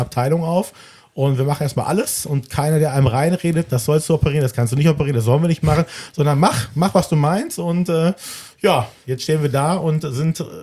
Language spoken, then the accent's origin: German; Düsseldorf, North Rhine-Westphalia, Germany; also born or lived in Recklinghausen; now in Hamburg, Germany; Also ich bin aus NRW, gebürtig aus Recklinghausen, Herten, aber groß geworden in Düsseldorf, aber jetzt schon glücklich seit 2021 in Hamburg.